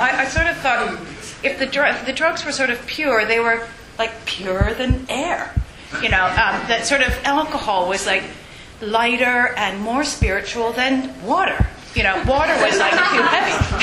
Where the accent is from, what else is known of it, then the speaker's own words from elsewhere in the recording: Canada; I grew up in Canada